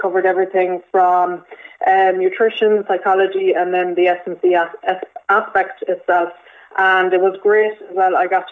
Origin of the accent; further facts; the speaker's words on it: Sligo, Connacht, Ireland; now in Tuam, Ireland; I'm from Sligo originally. So I was living in Tuam